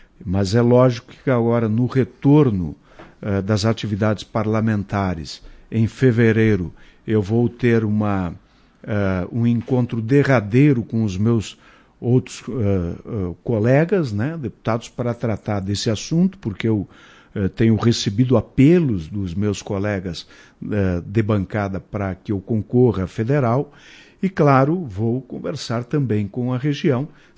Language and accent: Portuguese; Marau, Rio Grande do Sul, Brazil; com a minha terra, com os meus amigos, né, com a minha gente. Tudo que eu faço, Ana Lúcia, é pelo povo de Marau.